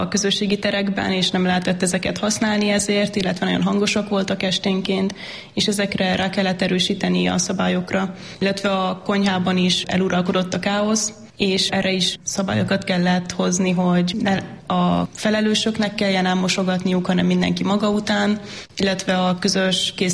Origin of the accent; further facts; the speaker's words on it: Pécs, Baranya, Hungary; Pécsi vagyok.